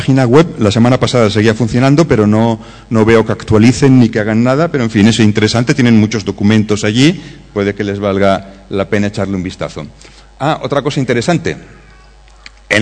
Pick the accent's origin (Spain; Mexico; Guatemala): Spain; como soy español